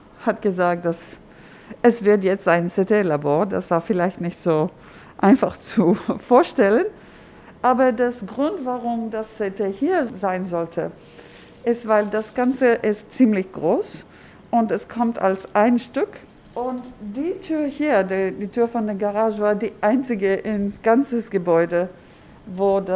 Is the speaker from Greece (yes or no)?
yes; Greece; Da ich in Griechenland umgeben von antiken Ruinen aufgewachsen bin, war das vielleicht natürlich.